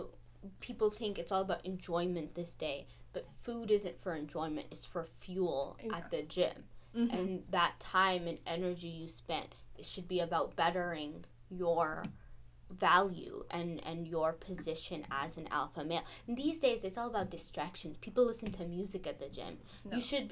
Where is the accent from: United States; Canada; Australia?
United States; And I think it is my right as an American to have pretty candy in my movie theaters and in the candy shop. I think that is an American value.